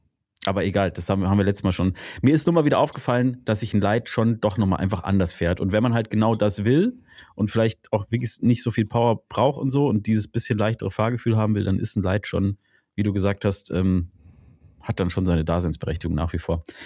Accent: Baden-Württemberg, Germany; ich komme ja aus dem Markgräflerländle

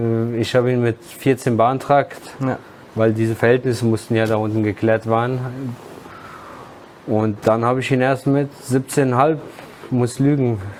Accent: Wiesbaden, Hesse, Germany; Bei mir ist das so gewesen, ich bin zwar in Wiesbaden geboren

